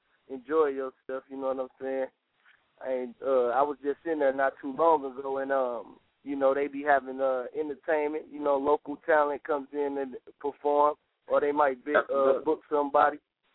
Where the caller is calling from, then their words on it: St. Louis, Missouri, United States; We're calling from St. Louis, Missouri.